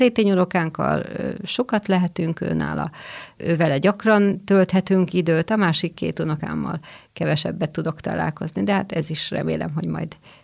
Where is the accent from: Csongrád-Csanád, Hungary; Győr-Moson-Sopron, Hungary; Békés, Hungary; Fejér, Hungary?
Fejér, Hungary; Székesfehérvár; born there; Székesfehérváron születtem, nagyon régen, 1960-ban.